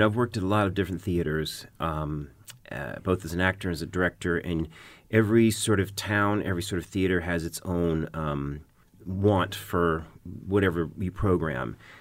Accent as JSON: {"language": "English", "region": "Georgia", "country": "United States", "tie": "born or raised there", "lives_now": "New York City, United States", "said": "I've lived in New York City for 27 years, but I grew up in Georgia, so okay. I grew up in the South, and we saw snow maybe twice my entire life, and then I moved to New York City."}